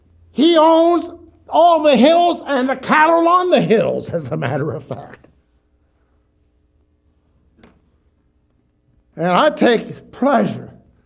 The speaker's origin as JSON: {"language": "English", "region": "Midwest", "country": "United States", "said": "I mean, I'm from the Midwest."}